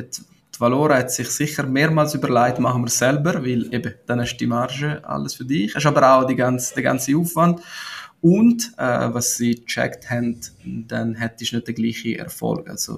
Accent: Ticino, Switzerland; German is a second language; Deutsch ist nur meine zweite Sprache. Ich bin in Tessin aufgewachsen

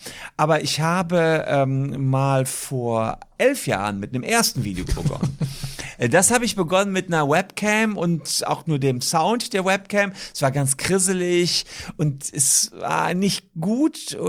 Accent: Gevelsberg, North Rhine-Westphalia, Germany; da war ich 15, in meinem Heimatdorf Gevelsberg

